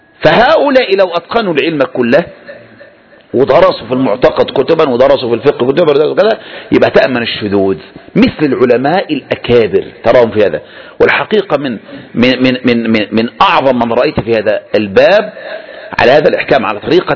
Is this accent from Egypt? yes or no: yes; Egypt; وتأتي زي عندنا في مصر أشهر اثنين فين، هذا العدوي وهذا الحويني